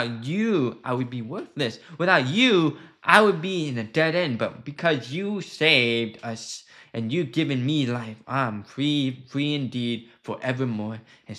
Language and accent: English; United States; born there; I'm actually Taiwanese, and I was born in the States, and I live in California right now.